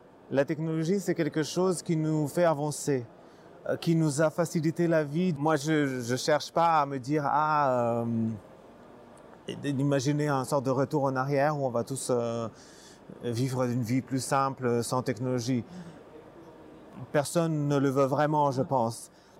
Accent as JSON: {"language": "French", "country": "Slovenia", "said": "moi, je viens de Slovénie"}